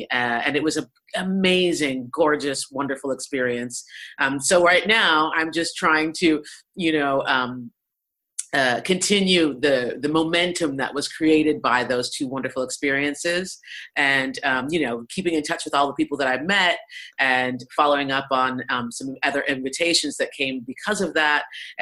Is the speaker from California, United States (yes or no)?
no; Boulder, Colorado, United States; and I grew up in Boulder, Colorado, which is an extremely white town.